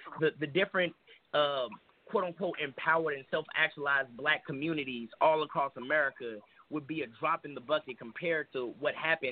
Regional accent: St. Louis, Missouri, United States; Like, I'm from St. Louis.

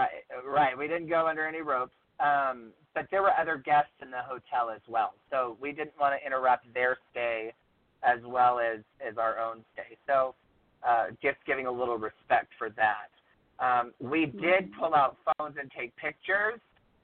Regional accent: the South, United States; I'm a boy from the South, so I love a good sassafras.

